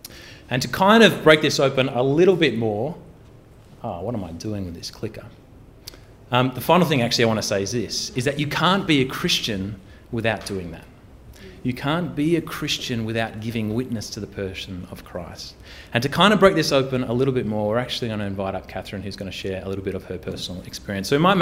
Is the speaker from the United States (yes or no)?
no; Australia; maybe it's just because I'm an Australian. Maybe we've got things right here.